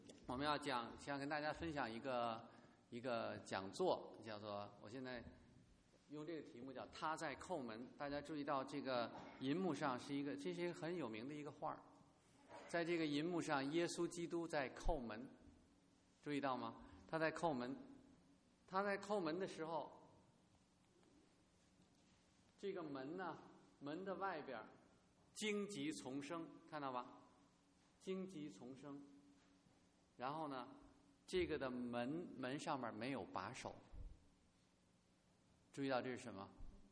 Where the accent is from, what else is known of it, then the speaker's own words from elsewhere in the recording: China; now in United States; 我自己以前是中国大陆的这背景出来，我们会觉得这个基督信仰跟我们中国人很远，我们这中间这个从小家里从小是基督徒的人不多